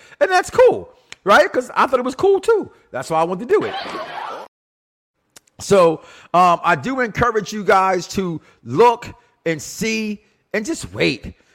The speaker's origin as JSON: {"language": "English", "town": "Pascagoula", "region": "Mississippi", "country": "United States", "said": "I'm often from Pascagoula, Mississippi."}